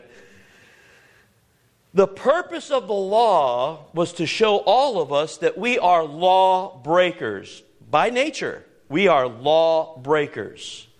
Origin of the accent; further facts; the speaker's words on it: Missouri, United States; And I told him, "I'm from Missouri."